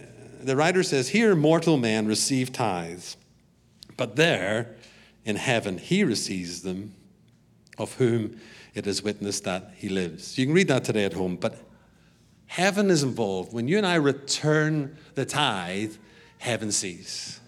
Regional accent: Belfast, Northern Ireland, United Kingdom; moved away as an adult; I grew up in Belfast. I keep saying to Peter, watch the Belfast movie. Because that movie about Belfast is where my family grew up. I was born in 1968 when the Troubles started

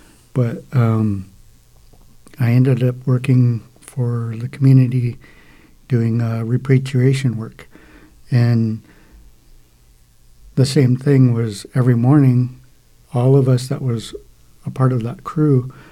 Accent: Washington, United States; I'm from Lummi. I'm a Lummi language teacher at Ferndale High School, also at Horizon Middle School, and also teach Lummi language for our community.

